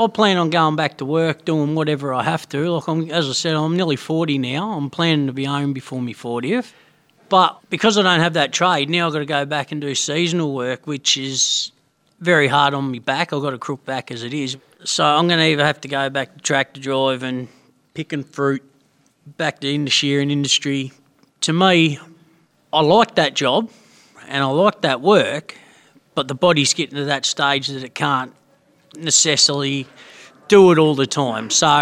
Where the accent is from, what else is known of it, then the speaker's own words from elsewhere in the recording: Mildura, Victoria, Australia; I'm from Mildura. Me personally, I've been in here 3.5 years now